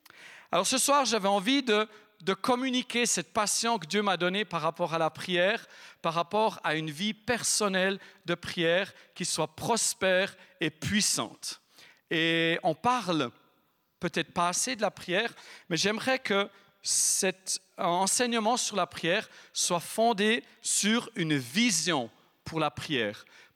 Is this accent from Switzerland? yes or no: yes; Neuchâtel, Switzerland; on a fait Zurich, Neuchâtel, d'où l'on vient. Peut-être l'avez-vous remarqué à mon accent.